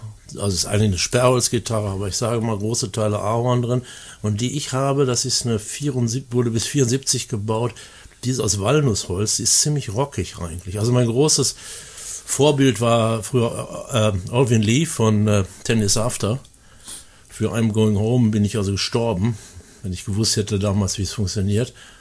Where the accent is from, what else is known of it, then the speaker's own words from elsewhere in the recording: Homberg, North Rhine-Westphalia, Germany; born there; Nein, ich bin gebürtiger Homberger.